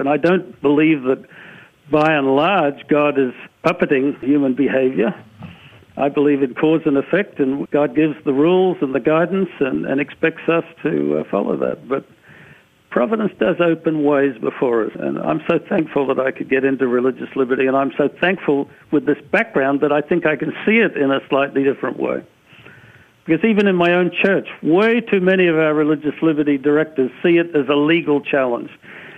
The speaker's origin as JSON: {"language": "English", "country": "Australia", "tie": "born or raised there", "said": "together with traveling with my father who moved to the U.S. and we grew up in Australia"}